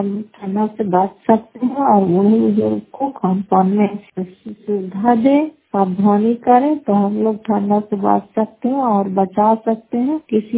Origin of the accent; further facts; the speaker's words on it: Fatehpur, Bihar, India; घर फतेहपुर पंचायत मकरौता जिला नालंदा और कराय पसरा ब्लॉक से मैं के निवासी हूँ।